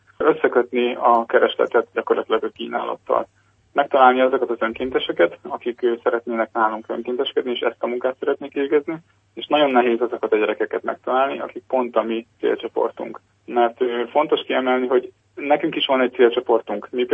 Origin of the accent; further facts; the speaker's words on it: Budapest, Hungary; hanem mi budapestiek vagyunk főként